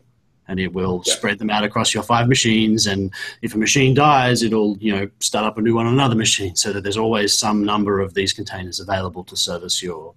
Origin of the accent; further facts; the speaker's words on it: Australia; now in United States; When I moved to America, I came here from Australia, and I had a shipping container.